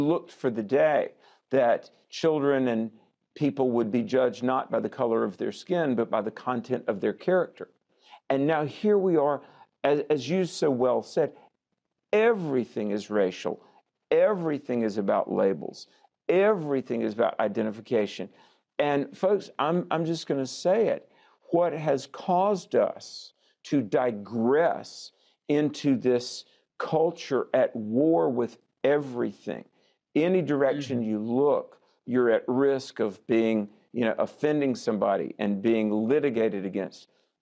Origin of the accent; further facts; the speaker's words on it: the South, United States; I grew up in the Jim Crow Democrat South.